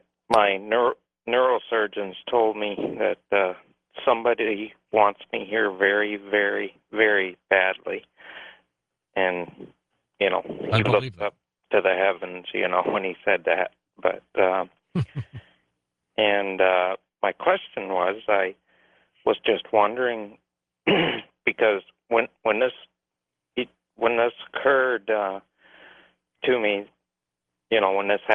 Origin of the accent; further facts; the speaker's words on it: Michigan, United States; And, yes, I'm actually a Michigander, too, originally. I'm from Charlevoix County.